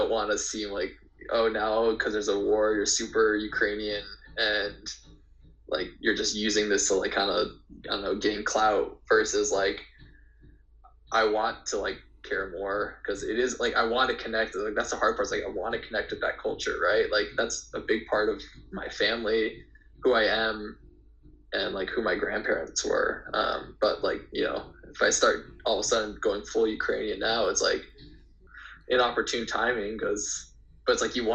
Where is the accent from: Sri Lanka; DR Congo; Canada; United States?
Canada; Montreal, Quebec; born there; I was born in Montreal, but I didn't move here until, you know, first year of university.